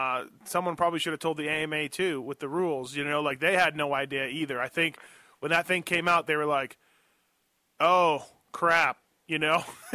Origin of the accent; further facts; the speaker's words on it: Canada; because I'm Canadian